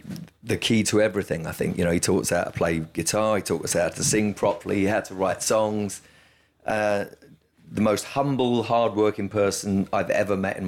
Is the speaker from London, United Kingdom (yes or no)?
yes; London, United Kingdom; I'm from London, don't forget, as well.